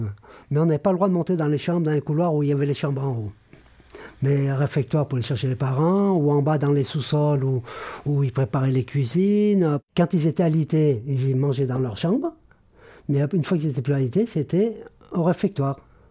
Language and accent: French; Saint-Hilaire-du-Touvet, Auvergne-Rhône-Alpes, France; born there; Je suis né à Saint-Hilaire-de-Touvet … Et je suis né le 8 juin 1950 à Saint-Hilaire-de-Touvet